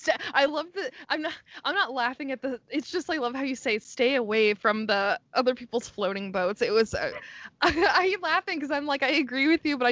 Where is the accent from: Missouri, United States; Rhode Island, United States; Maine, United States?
Missouri, United States; but there's this place in my hometown that I'm always going off in these like Missouri-isms, but we had this place where there actually is a bumper boat.